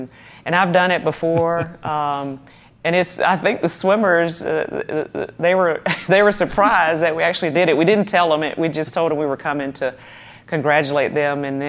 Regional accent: Georgia, United States; I grew up in Georgia doing cannonballs.

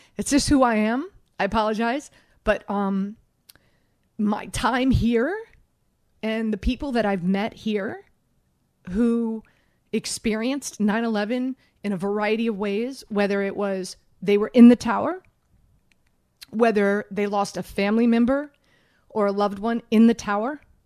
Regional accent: Miami, Florida, United States; I'm not from New York. I'm from Miami.

